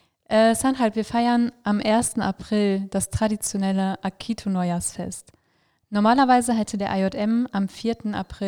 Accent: Paderborn, North Rhine-Westphalia, Germany; ich komme aus Paderborn.

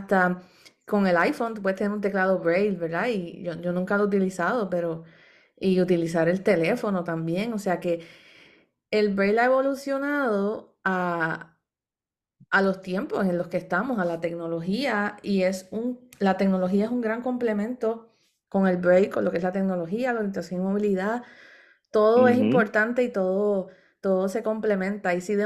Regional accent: Comerío, Puerto Rico; El Trovador … que es de mi pueblo, de Comerío.

